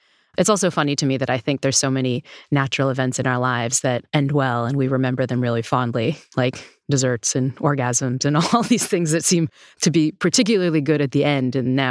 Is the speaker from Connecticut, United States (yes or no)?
yes; New Haven, Connecticut, United States; We have a few restaurants in my hometown in New Haven that when they bring the bill, they'll bring you like a little candy or some Swedish fish or something.